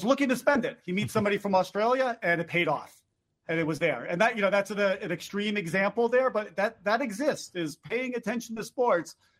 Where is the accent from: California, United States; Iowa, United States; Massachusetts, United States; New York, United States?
New York, United States